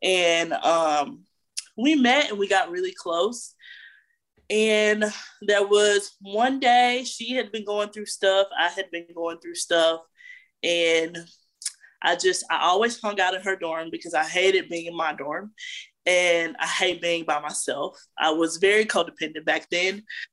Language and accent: English; Memphis, Tennessee, United States; So, of course, you know … I grew up in Memphis, Tennessee. I come from like a family-oriented church.